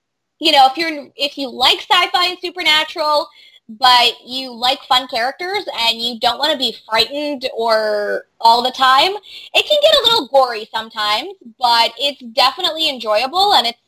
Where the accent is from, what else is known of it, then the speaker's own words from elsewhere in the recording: Portland, Maine, United States; I'm from Portland, Maine, so I'm allowed to make fun of the other Portland